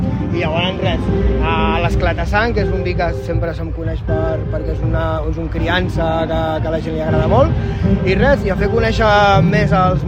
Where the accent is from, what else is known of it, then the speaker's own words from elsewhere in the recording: Martorell, Catalonia, Spain; now in El Bruc, Spain; perquè jo sóc d'aquí, visc aquí. Bueno, no, sóc de Martorell, però visc al Bruc, però sóc d'aquí de tota la vida.